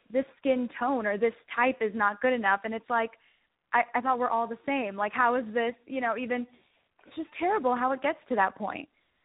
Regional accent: St. Louis, Missouri, United States; also born or lived in London; now in New York, United States; I am from St. Louis, but I've been living all over. I'd like to say I've been traveling globally, and I just moved to New York from London to be here doing the show for you

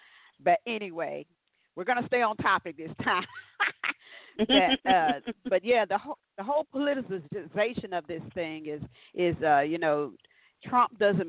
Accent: Dallas, Texas, United States; So you can let me know what's going on in my hometown of Dallas, the state of Texas.

